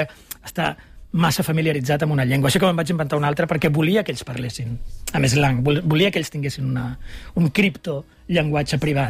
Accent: Catalonia, Spain; Jo, d'adolescent, feia servir una jerga particular en el meu poble, que era una jerga, no diria ni tan sols del meu poble ni del Baix Llobregat, era una jerga de tres carrers del meu poble

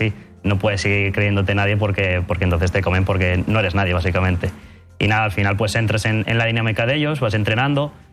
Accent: Castelldefels, Catalonia, Spain; es como lo conocían, él fue el que me metió para empezar a jugar al fútbol ahí en mi pueblo, en Castelldefels.

